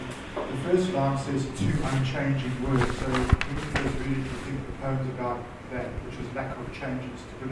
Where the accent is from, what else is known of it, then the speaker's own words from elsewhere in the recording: South Africa; also born or lived in England; now in Australia; I grew up in South Africa.